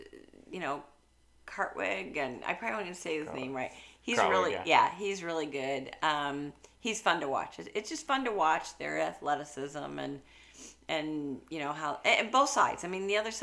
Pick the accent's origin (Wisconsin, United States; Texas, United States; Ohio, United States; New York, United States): Ohio, United States; Akron; Growing up in Akron, Ohio, going to St. Vincent's School.